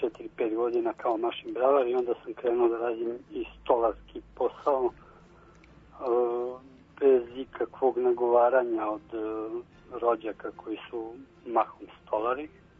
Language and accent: Serbian; Mladenovac, Belgrade, Serbia; Iz Mladenovca, inače porodično stablo 11 generacija unazad potiče iz Velike Krsne.